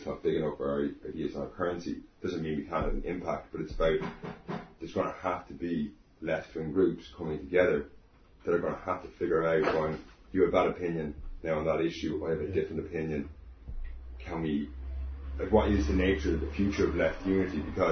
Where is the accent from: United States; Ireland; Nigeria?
Ireland; when I grew up in Ireland, I was born in 1981